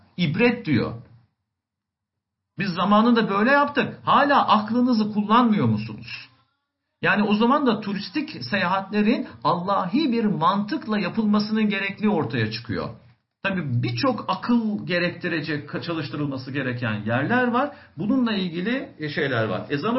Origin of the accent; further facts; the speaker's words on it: Aegean Region, Turkey; Ben Ege bölgesi, Egeliyim. Bizim orada Afrodisyas denilen bir yer var.